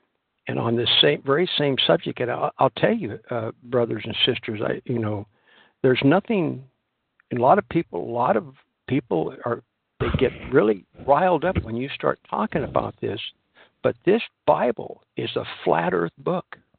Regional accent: Washington, United States; I'm from Washington. The Columbia River comes from the Canadian border, travels about 400 miles.

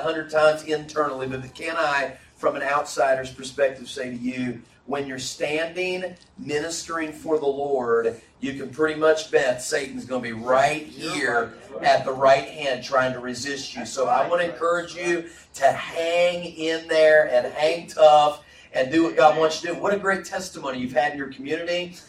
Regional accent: West Virginia, United States; Man, go Mountaineers. I'm from West Virginia. I like it a lot.

